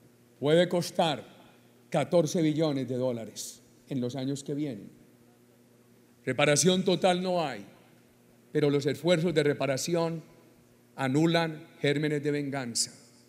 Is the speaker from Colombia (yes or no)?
yes; Colombia; como los colombianos nos sentimos orgullosos de ellos